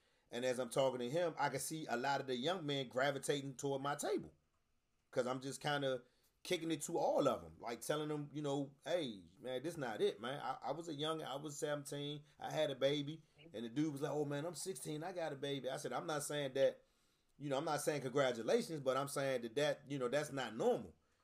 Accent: Washington, District of Columbia, United States; You grew up uptown. I grew up on the South Side.

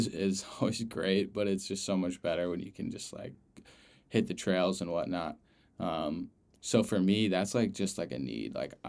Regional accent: Long Island, New York, United States; also born or lived in Charleston; I grew up in Long Island, and then I went to school in Charleston, which both those places are probably as flat as loose leaf.

